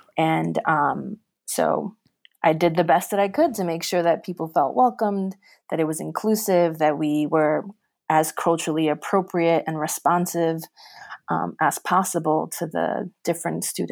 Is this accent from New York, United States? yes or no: yes; Bronx, New York, United States; So being born and raised in the South Bronx